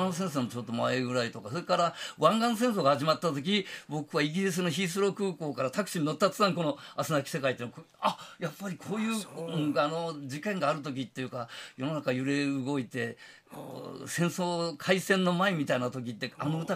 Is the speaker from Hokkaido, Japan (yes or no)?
yes; Hokkaido, Japan; moved away as an adult; also born or lived in Tokyo; 私自身が北海道で生まれ育って、で大学は東京で、東京の大学なのに関西に流れてきて